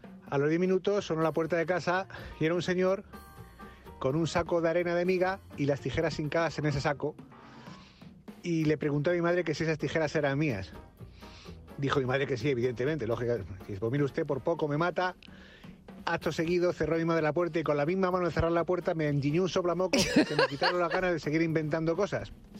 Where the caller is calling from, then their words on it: Madrid, Community of Madrid, Spain; de Madrid. Pues en este caso el travieso fui yo, que vivíamos en un cuarto piso